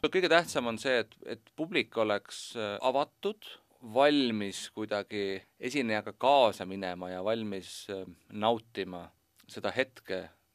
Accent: Kuressaare, Saare County, Estonia; Kolmapäeval oleme Kuressaares, minu sünnilinnas, kodulinnas

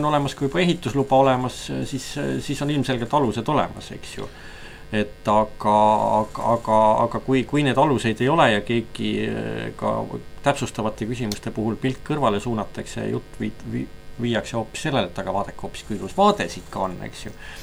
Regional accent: Pärnu, Pärnu County, Estonia; kodulinn Pärnu on alati olnud selline

